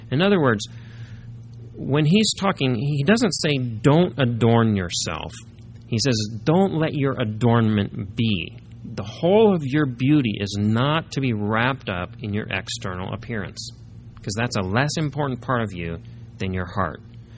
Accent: Midwest, United States; I'm from the Midwest.

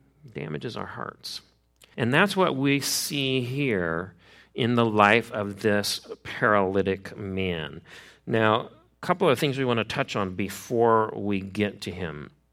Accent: Midwest, United States; I grew up in the Midwest, and in the upper Midwest, there's a kind of a fish called a walleye pike.

